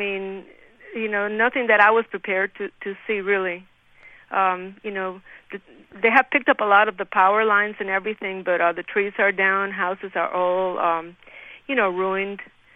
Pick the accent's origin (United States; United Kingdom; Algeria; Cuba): Cuba; English is a second language; moved away; I'm from Cuba, and we are like very strong people